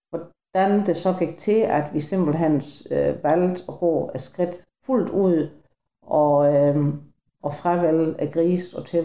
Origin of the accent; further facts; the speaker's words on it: Ballum, Region of Southern Denmark, Denmark; Og jeg er født og opvokset i Ballum også